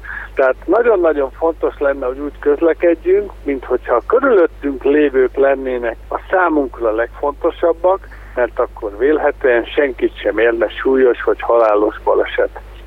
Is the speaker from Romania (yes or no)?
no; Hungary; magyarként a mai napig mit adtunk a világ járműgyártásának